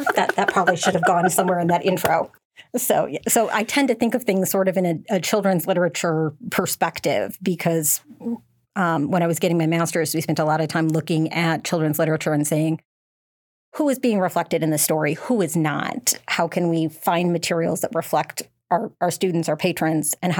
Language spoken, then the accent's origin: English; Wisconsin, United States; I come from Wisconsin